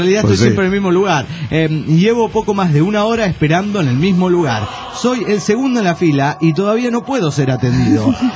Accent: Cochabamba, Bolivia; de Cochabamba, Bolivia.

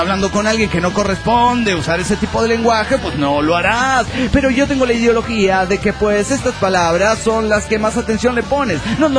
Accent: Guadalajara, Jalisco, Mexico; de Guadalajara, Jalisco, México.

